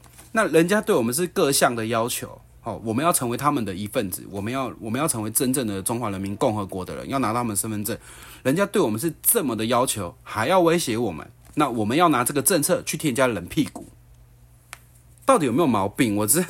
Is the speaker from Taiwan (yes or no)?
yes; Taiwan; 我们台湾人陆稿成为大陆人的法规比我们台湾比那些陆配要来台湾更严谨